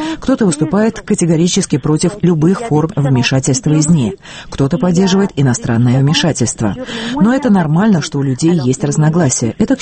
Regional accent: Homs, Homs Governorate, Syria; я гражданка Сирии из Хомса, города, который стал свидетелем наибольшего количества заключенных и убитых.

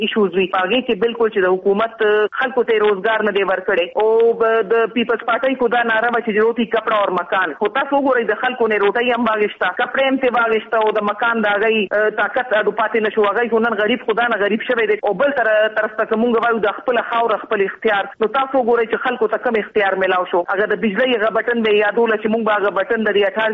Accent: Dagai, Khyber Pakhtunkhwa, Pakistan; also born or lived in London; now in Peshawar, Pakistan; زما تعلق جی د ډاګۍ کړي نه دی چې کوم په نوخار ضلع کې دی او زه په 18 مارچ 1964 کې پیدا شوی یم

